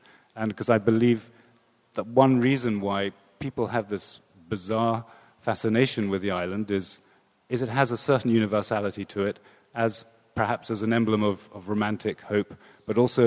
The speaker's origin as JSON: {"language": "English", "region": "England", "country": "United Kingdom", "tie": "born or raised there", "said": "I grew up in England"}